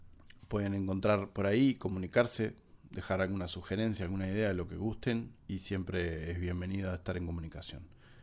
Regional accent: Uruguay; como uruguayo que soy.

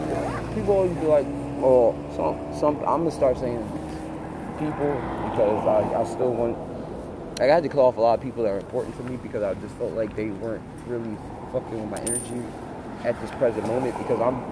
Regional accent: Philadelphia, Pennsylvania, United States; I'm from Philadelphia, so my mom would beat my ass if I don't pump your gas, I think.

